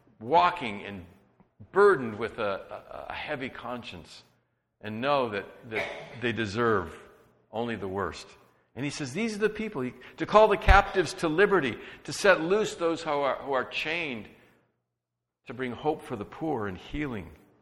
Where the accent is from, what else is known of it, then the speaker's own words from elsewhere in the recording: San Jose, California, United States; I'm from San Jose.